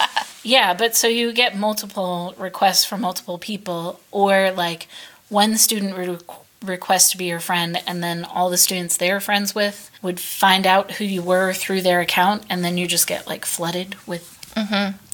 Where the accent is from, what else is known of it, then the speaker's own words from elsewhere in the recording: United States; normally that's not a huge deal, even as an American, if your Facebook page gets hacked